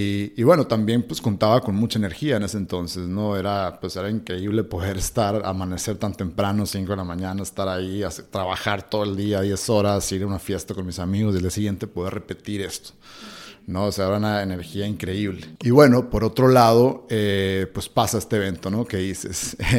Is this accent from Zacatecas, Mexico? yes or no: no; Hermosillo, Sonora, Mexico; yo soy de Hermosillo, Sonora. Actualmente tengo 33 años.